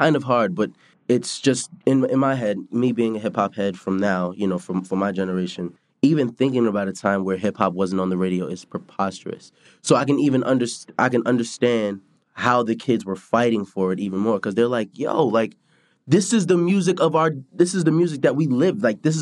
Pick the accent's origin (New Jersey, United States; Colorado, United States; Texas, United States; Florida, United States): Colorado, United States; I was born and raised in Park Hill and in Stapleton.